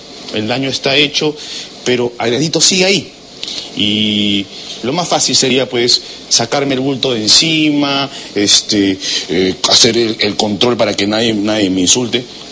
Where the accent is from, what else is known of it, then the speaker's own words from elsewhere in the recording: Peru; ese gesto que hablaba bien de nosotros como peruanos